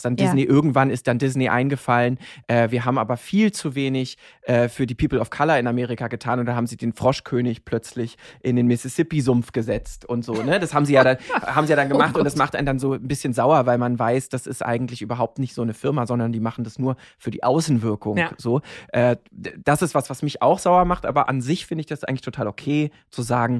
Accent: Berlin, Germany; Ja, also ich bin ja, ich komme ja aus Ost-Berlin und bin als Kind noch mit den alten DEFA-Verfilmungen aufgewachsen.

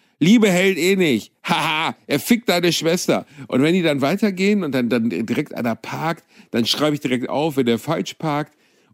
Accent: Gelsenkirchen, North Rhine-Westphalia, Germany; ich komme aus Gelsenkirchen

